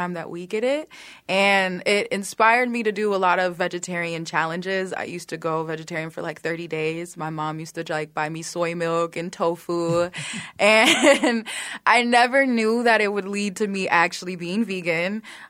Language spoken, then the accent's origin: English; Minneapolis, Minnesota, United States; So I am from South Minneapolis. I grew up with two parents from Griffin, Georgia. They moved up here looking for jobs and resources, and that's kind of how I grew up.